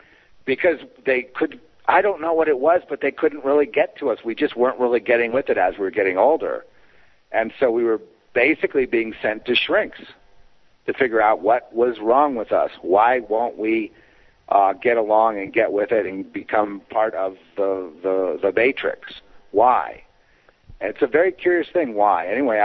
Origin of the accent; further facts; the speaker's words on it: Los Angeles, California, United States; born there; But I was born in Los Angeles in what I would call a very established L.A. family